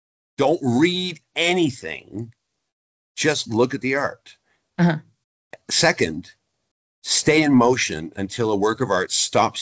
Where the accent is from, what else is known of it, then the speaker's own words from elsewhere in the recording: Canada; It's especially true because we're Canadian that there is an effort to be extra polite.